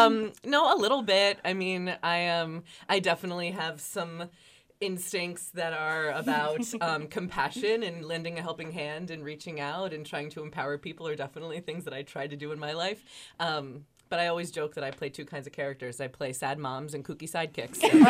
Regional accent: New Jersey, United States; I'm a Jersey girl, so I'm here from New Jersey.

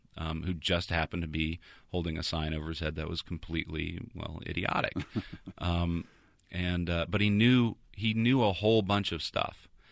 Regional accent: Georgia, United States; now in Washington D.C., United States; I'm originally from Georgia. I live in Washington D.C.

